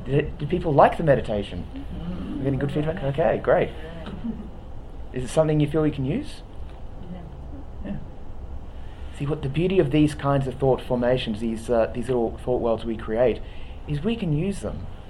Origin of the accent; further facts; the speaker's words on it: Kalamunda, Western Australia, Australia; I come from Kalamunda, so I'm more grown up around artists.